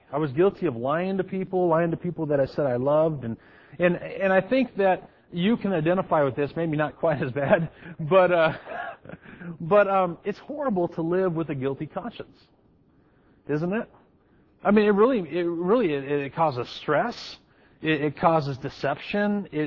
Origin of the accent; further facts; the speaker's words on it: Hermiston, Oregon, United States; anytime I go back to my hometown of Hermiston, Oregon